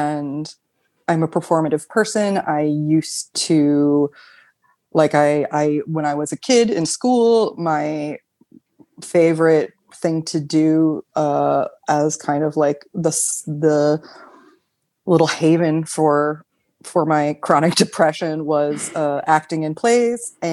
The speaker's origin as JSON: {"language": "English", "country": "United States", "lives_now": "Berlin, Germany", "said": "I'm an American. I've lived in Berlin for almost 8 years."}